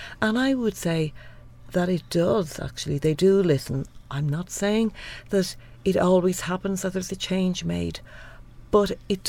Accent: Leinster, Ireland; I grew up on Shintala Road, and when I lived there it was a, I know everybody always says this about where it was, a quiet residential road, but it was a residential road

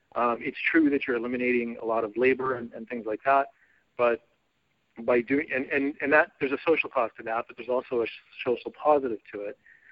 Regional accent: San Diego, California, United States; so did I.

